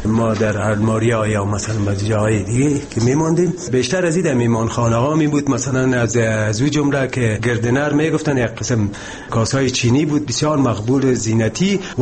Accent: Kabul, Afghanistan; من خودم هم از کابل هستم،

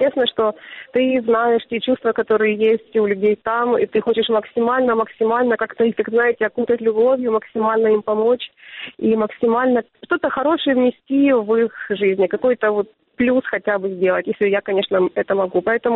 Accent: Luhansk, Luhansk Oblast, Ukraine; Вопрос в том, нужно ли мне вернуться на Донбасс, я для себя пока не знаю.

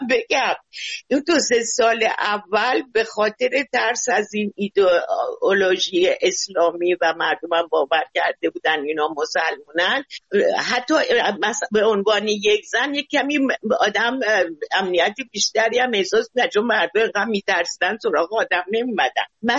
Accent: Iran; میدونن من ایرانیم

